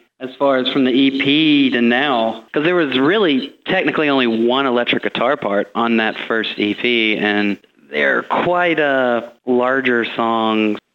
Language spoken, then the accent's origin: English; Dothan, Alabama, United States; I'm from a small town in South Alabama called Dothan.